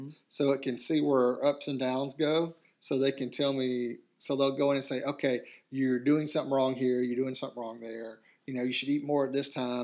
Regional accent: South Carolina, United States; Well, I'm from South Carolina.

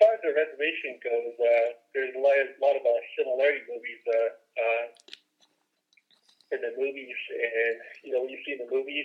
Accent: Tuba City, Arizona, United States; But, you know, it kind of helped, you know, growing up in Tuba alone, though. You know, it's not like neighboring towns like Flagstaff or Page

